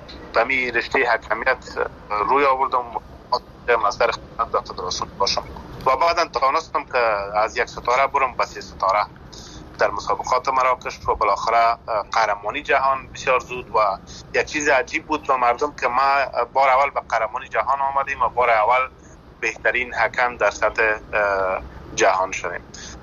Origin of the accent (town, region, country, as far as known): Afghanistan; born or raised there